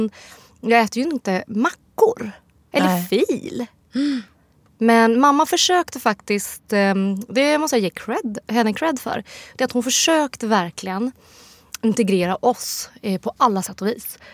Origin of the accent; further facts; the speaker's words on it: Sweden; på något vis i Sverige så känner man, jag känner mig som svensk